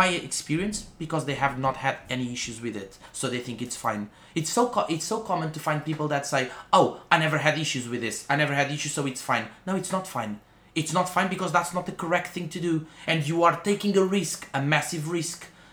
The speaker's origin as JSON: {"language": "English", "country": "Portugal", "said": "I'm gonna be honest with you, I come from Portugal."}